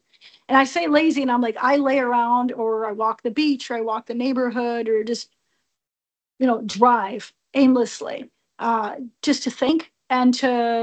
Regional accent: United States; I do have on my website that I'm an American.

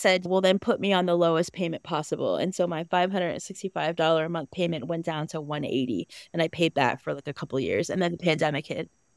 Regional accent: Delaware, United States; So being from Delaware, obviously, I've known Biden my whole life, or he's been my senator my entire life.

